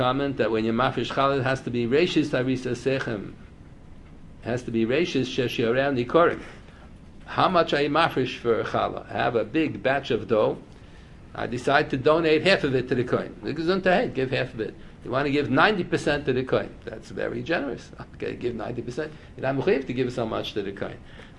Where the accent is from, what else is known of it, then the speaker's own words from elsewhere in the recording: Pennsylvania, United States; I'm from Pennsylvania, so we paid for that Liberty Bell.